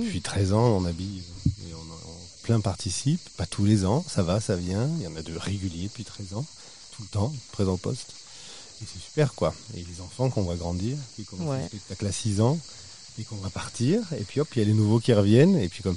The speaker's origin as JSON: {"language": "French", "town": "Vaison-la-Romaine", "region": "Provence-Alpes-Côte d'Azur", "country": "France", "said": "Moi, je suis du Vaucluse, de Vaison-la-Romaine."}